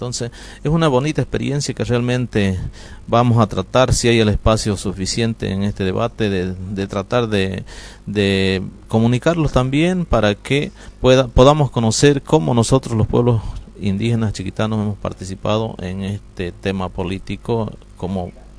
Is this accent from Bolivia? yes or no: yes; San Miguel de Velasco, Santa Cruz, Bolivia; Hemos participado como San Miguel de Velasco, porque es mi pueblo, con la sigla de la OIC, ¿no? Y hemos logrado consolidar una gestión como pueblo indígena